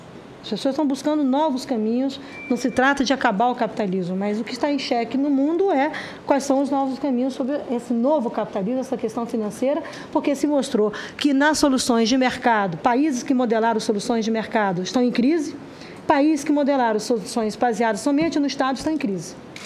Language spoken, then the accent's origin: Portuguese; Brazil; como uma ministra de meio ambiente do Brasil e como brasileira